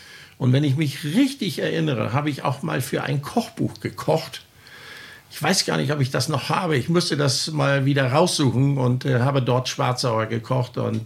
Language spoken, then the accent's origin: German; Elisabeth-Sophien-Koog, Schleswig-Holstein, Germany; Ich bin ja kein Nordstrander. Ich komme ja aus dem Elisabeth-Sofienko.